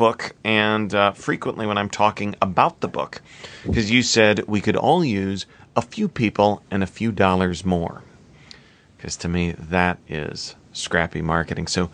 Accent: Midwest, United States; being a Midwesterner like you, that scrappy is a word we use a lot

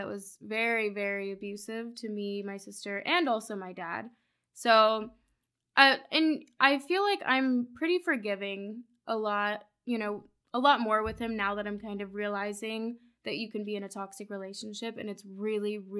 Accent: Durant, Oklahoma, United States; also born or lived in Tulsa, Oklahoma; So I was born in Tulsa, Oklahoma, and I lived there until I was 7 when my parents divorced. And then my dad got custody, so we moved to right outside of Durant, Oklahoma.

